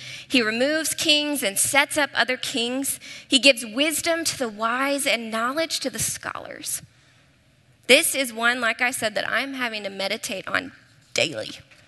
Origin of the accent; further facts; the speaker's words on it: Dallas, Texas, United States; I grew up in Dallas, so I am one of you if you were Dallas born and raised.